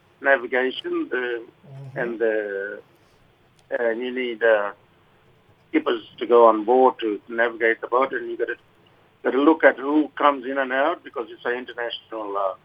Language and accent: English; Queensland, Australia; Yeah, I'm from Zenup Gis, once known as Torres Strait.